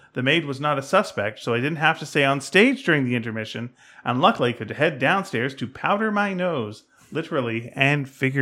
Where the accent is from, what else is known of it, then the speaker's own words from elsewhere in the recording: Canada; got to say that, because we're Canadian